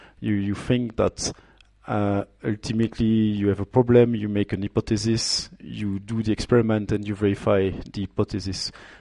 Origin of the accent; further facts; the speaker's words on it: Namur, Wallonia, Belgium; English is a second language; moved away as an adult; also born or lived in York, United Kingdom; I was born in Namur when I studied chemistry. And after having spent all my young time until I was something like 25 and I stayed for Belgium most of my working time